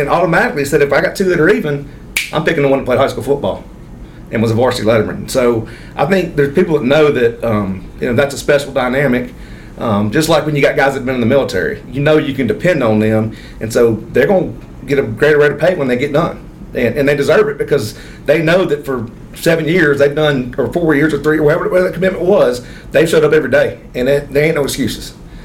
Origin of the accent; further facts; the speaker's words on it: Birmingham, Alabama, United States; I grew up in Birmingham and played for some great coaches there.